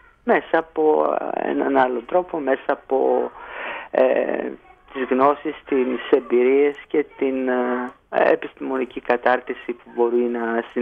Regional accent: Thessaloniki, Central Macedonia, Greece; λέω από Θεσσαλονίκη, ο πατέρας μου είναι από την Τρακότσπα Καρδίτσας, και εγώ είμαι από το Μαυρομάτι, ένα χωριό δίπλα ακριβώς δηλαδή από την Δρακότρυπα.

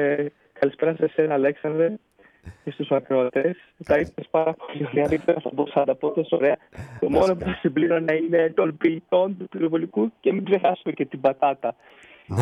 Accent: Thebes, Central Greece, Greece; Μεγάλωσα στη Θήβα ακριβώς όπως το έθεσες, εκεί στη δεκαετία του 90.

